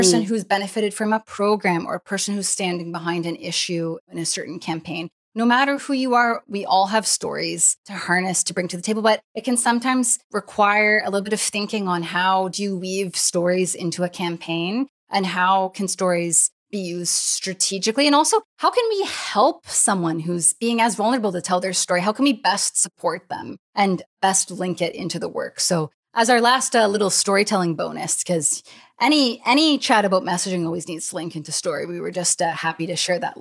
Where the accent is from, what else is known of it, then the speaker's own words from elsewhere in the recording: Nova Scotia, Canada; also born or lived in Ottawa / Winnipeg; I've never even lived in Toronto. I lived in Ottawa, and then I moved in Winnipeg, and I grew up in Nova Scotia.